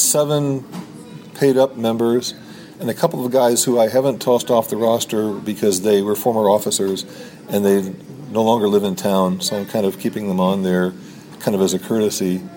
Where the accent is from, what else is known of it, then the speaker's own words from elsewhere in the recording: St. Louis, Missouri, United States; now in Chicago, United States; But I did not actually own a computer of my own when I moved up here in 1980 from St. Louis, which is where I'm from.